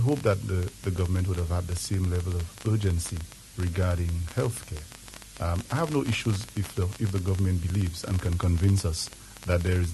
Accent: the South, United States; I am from the South and I visit the St. Jude Hospital quite often.

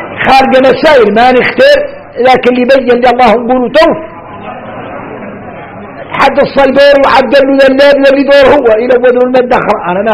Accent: Mauritania; احنا موريتاني

